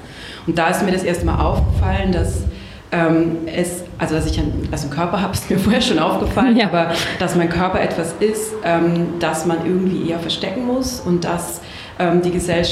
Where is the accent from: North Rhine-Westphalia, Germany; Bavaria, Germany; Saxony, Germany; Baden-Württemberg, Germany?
Baden-Württemberg, Germany; Aus Süddeutschland, aus so einem kleinen Dorf am Fuße der Schwäbischen Alb.